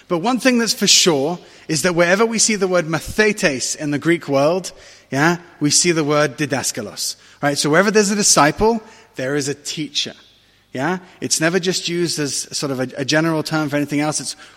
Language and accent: English; England, United Kingdom; also born or lived in France; now in Israel; I am the son of a Scot and a Moroccan Jew. I was born here in Israel. I was raised in England and France.